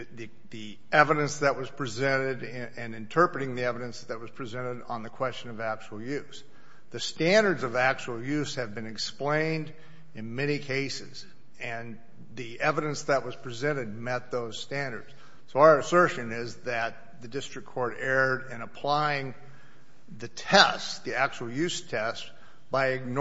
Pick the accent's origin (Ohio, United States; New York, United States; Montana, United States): Montana, United States; Helena; I'm an attorney from Helena, Montana.